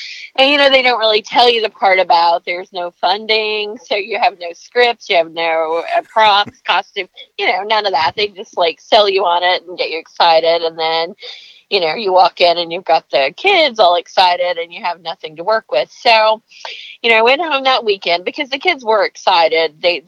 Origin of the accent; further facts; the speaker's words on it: Jellicoe, Tennessee, United States; I grew up in Jellicoe, Tennessee, so a neighboring state, and also home of opera singer